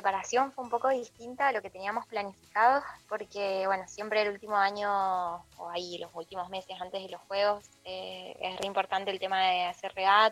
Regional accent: Mendoza, Argentina; yo soy de Mendoza

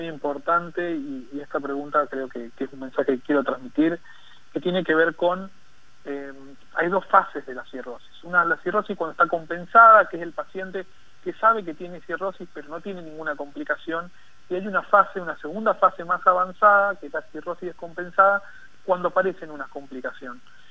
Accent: San Juan, Argentina; now in Buenos Aires, Argentina; ya llevo muchos años viviendo aquí en Buenos Aires, pero bueno, mis orígenes están ahí, si bien soy sanjuanino

